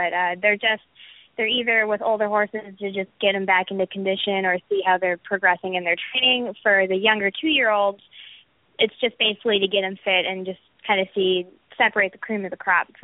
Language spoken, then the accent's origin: English; Wisconsin, United States; I'm originally from Wisconsin.